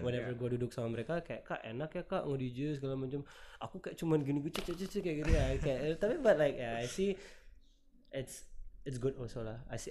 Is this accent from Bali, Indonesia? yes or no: yes; Bali, Indonesia; now in Jakarta, Indonesia; kayaknya aku orang Bali yang agak nyebrang, karena banyak banget teman-temanku yang orang Bali juga yang pindah ke Jakarta